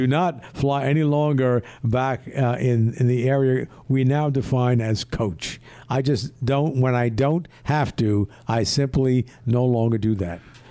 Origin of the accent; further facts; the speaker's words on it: New York City, New York, United States; Remember, I'm born and raised in Greenwich Village.